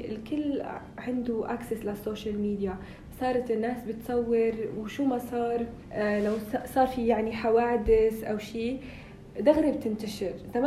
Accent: Rabat, Rabat-Salé-Kénitra, Morocco; من الرباط.

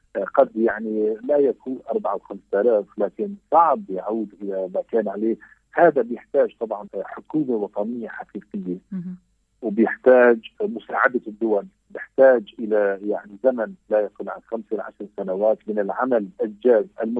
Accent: Syria; تصور انه يتدخل كسوريين بيننا

